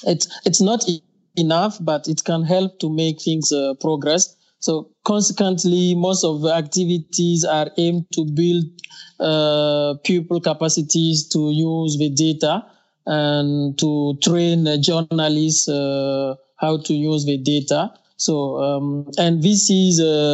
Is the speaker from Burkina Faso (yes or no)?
yes; Burkina Faso; first language French; English is a second language; from Burkina Faso, a West African country.